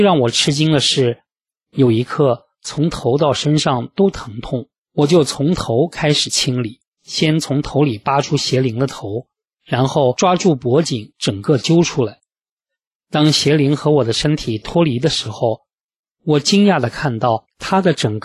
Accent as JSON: {"language": "Chinese", "country": "China", "tie": "born or raised there", "said": "由于我从小在大陆长大"}